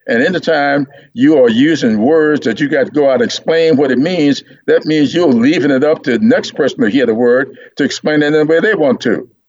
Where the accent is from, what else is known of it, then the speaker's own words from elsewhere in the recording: Sumter, South Carolina, United States; I was there in Sumter, my hometown, when J.T. McCain brought John Lewis to Sumter from Rock Hill